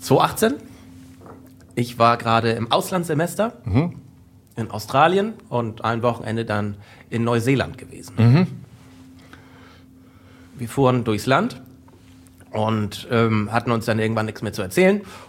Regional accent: Schleswig-Holstein, Germany; Und dann fragt er, und wo kommt ihr aus Deutschland her? Ich sag ja, Nordfriesland, Schleswig-Holstein, falls du das kennst

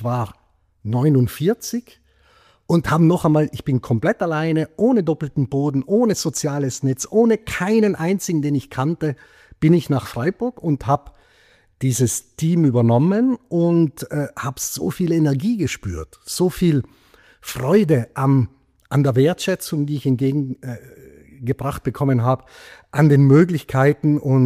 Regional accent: Trentino-Alto Adige, Italy; now in Germany; Ich bin noch hier sehr verwurzelt und meine Heimat wird immer Südtirol bleiben. Ich bin aber zweiheimisch geworden im Schwarzwald

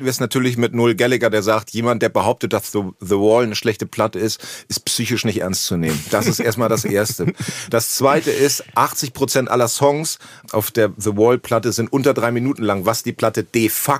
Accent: Hemmoor, Lower Saxony, Germany; Es war ungefähr das Jahr 1986 und ich komme aus Hemmoor.

